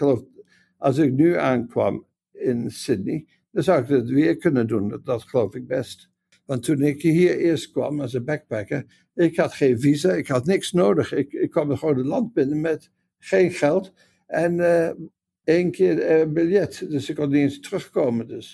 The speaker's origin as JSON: {"language": "Dutch", "country": "Netherlands", "tie": "born or raised there", "moved": "yes", "said": "Want ik kwam uit Nederland."}